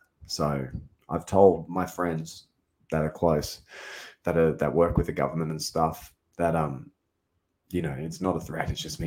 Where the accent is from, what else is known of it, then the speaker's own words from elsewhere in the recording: Australia; I'm an Australian. I handed it over.